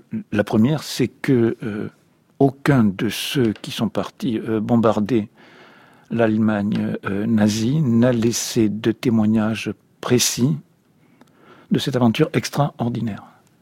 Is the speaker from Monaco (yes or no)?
no; France; Je suis français